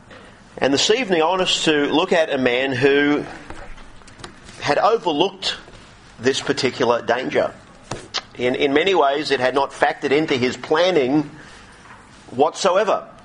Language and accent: English; Sydney, New South Wales, Australia; I grew up in Sydney, grew up in the western suburbs of Sydney, around Homebush and then Lidcombe.